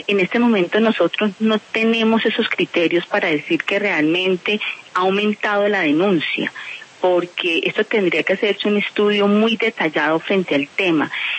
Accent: Colombia; Yo sí creo que como Estado colombiano tenemos una deuda con nuestros niños

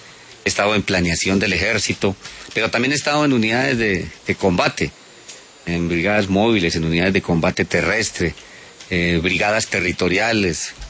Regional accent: Tunja, Boyacá, Colombia; Bueno, a ver, yo soy de Tunja. Nací en el año de 1960

